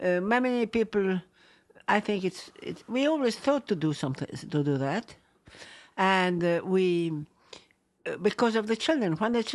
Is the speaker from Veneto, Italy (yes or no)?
yes; Valpolicella, Veneto, Italy; English is a second language; also born or lived in Rome; my family comes from Valpolicella, and I was born. No, I was born in Roma, but during the war, I was in Valpolicella.